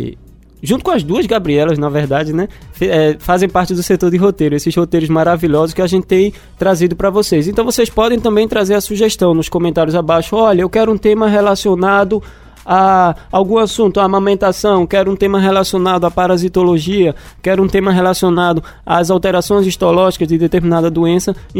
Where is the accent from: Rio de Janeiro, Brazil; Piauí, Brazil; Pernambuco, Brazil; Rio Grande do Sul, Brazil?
Pernambuco, Brazil; Recife; Nordestino, então nós de Recife aqui, né?